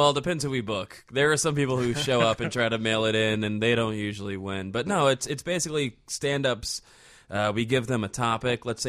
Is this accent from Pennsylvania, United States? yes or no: no; St. Louis, Missouri, United States; It started at a bar in my hometown of St. Louis.